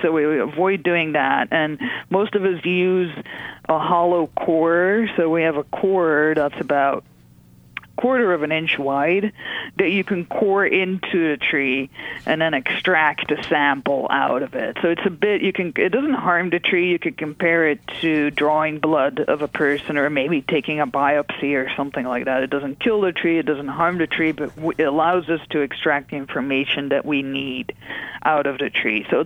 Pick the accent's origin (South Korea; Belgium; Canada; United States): Belgium; English is a second language; I got into this when I was doing a master's back in Belgium. I'm from Belgium originally.